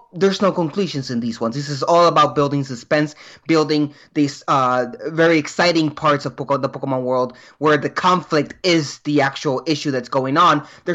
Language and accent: English; Puerto Rico; first language Spanish; English is a second language; When I was growing up in Puerto Rico, and we were speaking obviously Spanish